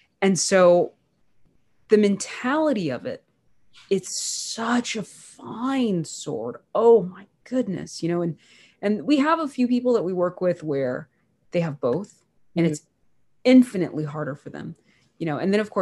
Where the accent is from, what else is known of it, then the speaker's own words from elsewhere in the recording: United States; Like, I grew up in America, right? Body image is everything.